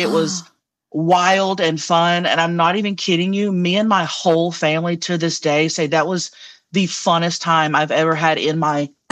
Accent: Oklahoma, United States; I grew up in Oklahoma in a rundown trailer house, literally.

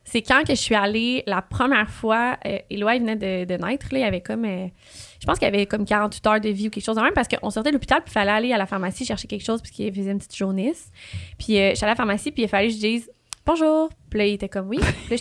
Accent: Quebec, Canada; Mon chum est marocain et moi, je suis québécoise.

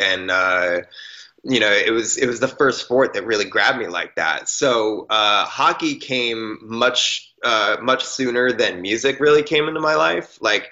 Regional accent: East Coast, United States; Growing up on the East Coast, it was really, during the winter months

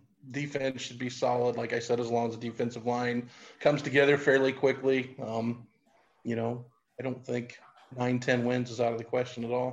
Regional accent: Massena, Iowa, United States; I grew up in Massena, Iowa, which is down in the southwest corner.

